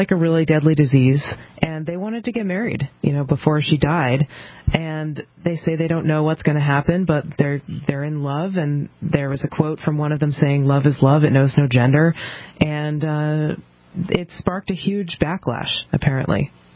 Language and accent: English; New England, United States; Now, being from being the effete liberal that I am from New England, this doesn't strike me as anything out of the ordinary